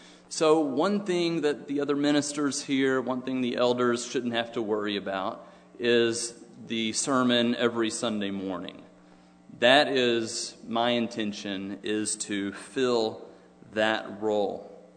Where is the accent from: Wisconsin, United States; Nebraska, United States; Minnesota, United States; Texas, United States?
Texas, United States; Dallas; I was born and raised in Dallas, so I'm a native Texan, if Dallas counts.